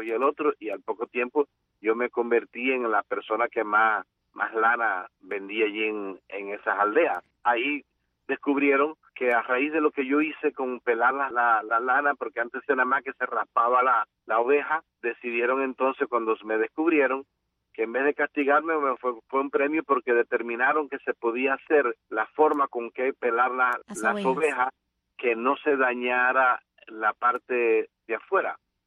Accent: Holguín, Cuba; born there; yo nací en Holguín porque mi abuela era la comadrona y entonces estaba en Holguín

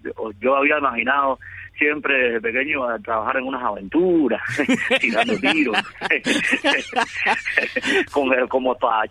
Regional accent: Cuba; nosotros somos cubanos y tenemos una identidad como cubanos, ¿no? Por nacer en esta isla y por vivir toda la historia que nos ha tocado vivir

